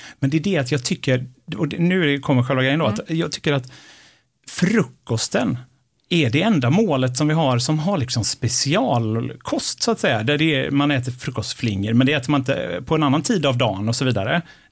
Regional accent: Gothenburg, Västra Götaland County, Sweden; Jag är ju ändå från Göteborg. Jag borde kunna sätta en göteborgsdialekt.

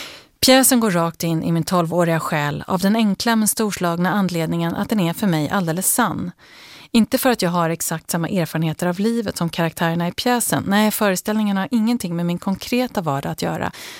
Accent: Hjorthagen, Stockholm County, Sweden; Jag sitter i soffan hemma i Hjorthagen. Året är 1988, jag är 12 år och nu sitter jag, mamma, pappa och syrran framför tvn och väntar på att kvällens tv-teater ska börja.

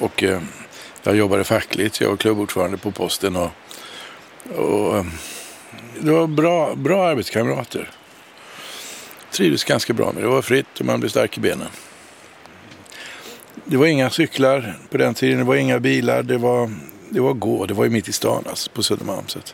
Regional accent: United States; now in Sweden; Jag är ju uppvuxen delvis i USA. Och kom tillbaka 1960 därifrån. Och var väldigt proamerikansk. Jag var 15 år då.

